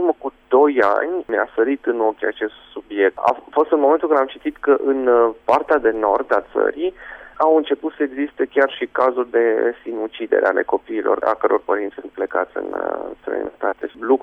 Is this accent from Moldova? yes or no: no; Romania; noi ca români avem nevoie de bani